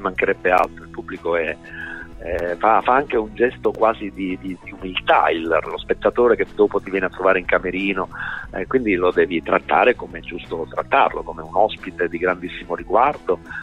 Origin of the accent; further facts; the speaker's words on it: Agrigento, Sicily, Italy; accent: Sicilian; volevo fare l'attore, e parlavo però con un fortissimo accento. Io sono di Agrigento.